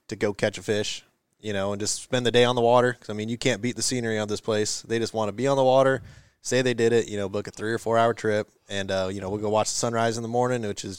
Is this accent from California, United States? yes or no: yes; California, United States; Like I said, I'm from California. We got deer hunting in California